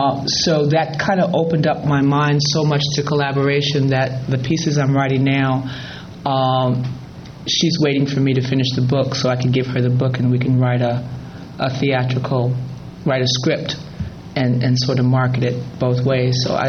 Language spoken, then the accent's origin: English; Chicago, Illinois, United States; I'm originally from Chicago, and 1968 was a really formative year in Chicago.